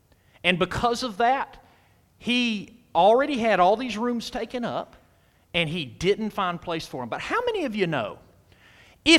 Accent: Athens, Georgia, United States; It's kind of like I hail from Athens, Georgia.

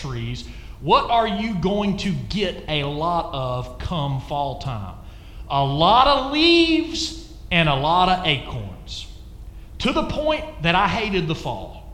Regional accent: Athens, Georgia, United States; my parents still live in the same house I was born in Athens, Georgia.

